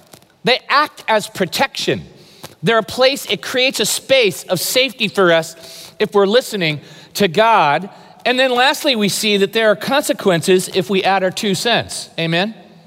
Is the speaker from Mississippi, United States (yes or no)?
no; California, United States; I know that that's heresy in Southern California to say that, but I'm originally from the Bay Area.